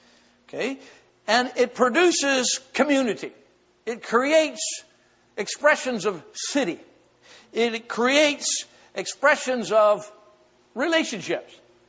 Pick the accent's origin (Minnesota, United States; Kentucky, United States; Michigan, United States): Minnesota, United States; I was from Minnesota, so Canada was the fishing trip when you were in ag class, farm community ag class.